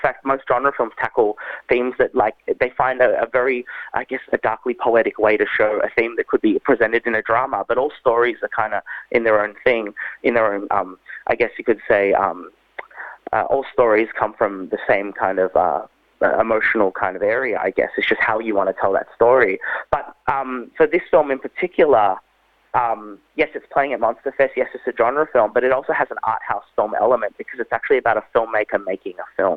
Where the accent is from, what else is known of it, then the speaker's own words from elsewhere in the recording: Australia; taking parts of my Filipino heritage and growing up in Australia and my actual real identity crisis that I go through